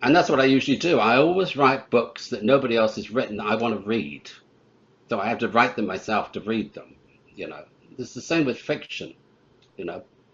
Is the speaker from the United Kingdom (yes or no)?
yes; Bath, South West England, United Kingdom; I come from Bath in England. We don't have the mafia there.